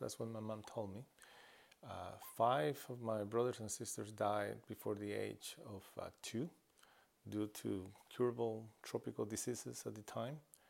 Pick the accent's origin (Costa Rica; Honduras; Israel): Costa Rica; English is a second language; moved away as an adult; now in United States; I grew up in Costa Rica until I was 19, and I came to this country December 25th, 1983, exactly. I landed in the city of Philadelphia.